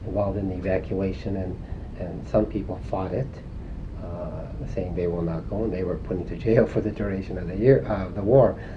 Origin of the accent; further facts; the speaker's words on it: West Coast, United States; he knew that I came from the West Coast.